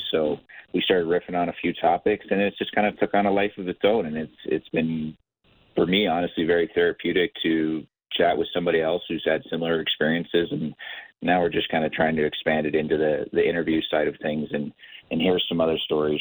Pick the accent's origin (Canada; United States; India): Canada; London, Ontario; I grew up in London, Ontario.